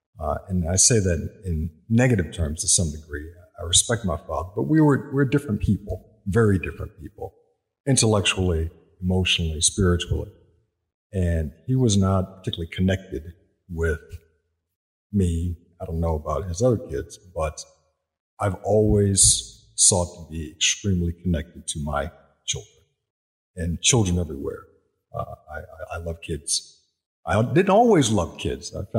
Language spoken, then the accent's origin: English; Harrisonburg, Virginia, United States; I was born in Harrisonburg, Virginia, which, for people who don't know, I guess would be the home of James Madison University.